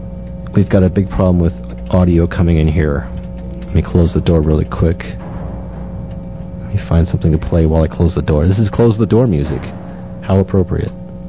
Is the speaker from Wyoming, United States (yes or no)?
yes; Wyoming, United States; wanted to talk to you about one of my favorite haunted places in the state of Wyoming, which is where my hometown is.